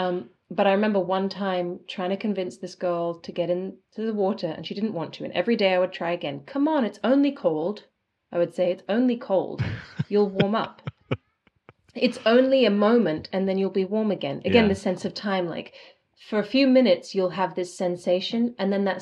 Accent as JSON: {"language": "English", "region": "England", "country": "United Kingdom", "tie": "born or raised there", "said": "and I grew up in England, so like English people are pretty stoic when it comes to weather and coldness"}